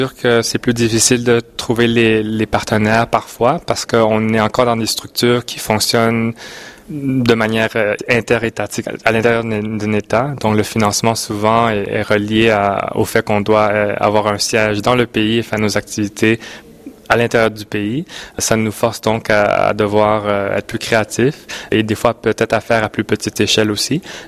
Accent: Montreal, Quebec, Canada; lorsque je retourne à Montréal, je puisse également enrichir ma ville natale

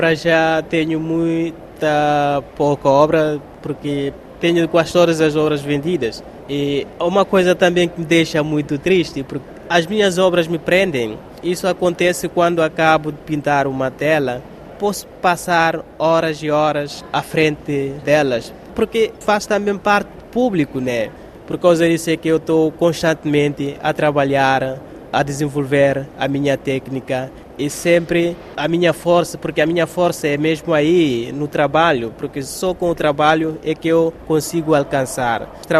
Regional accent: Guinea-Bissau; Devemos pensar que somos guineenses e cabe aos próprios guineenses trabalhar a Guiné.

